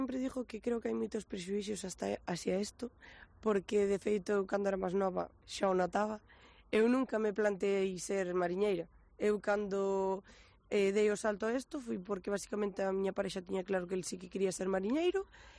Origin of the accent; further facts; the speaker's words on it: Muros, Galicia, Spain; son de Muros, e nacín o 14 de agosto de 2000, teño 23 anos.